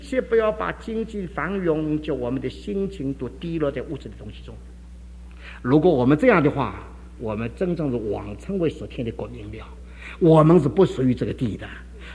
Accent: Dinghai, Zhejiang, China; now in Shanghai, China; 日本人不到达我们家乡定海，我也不会全家逃到上海，我不会逃到上海

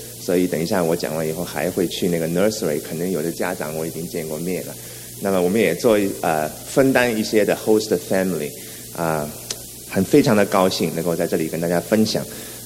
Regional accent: Shanghai, China; 我小时候在上海跟他住在一起的时候

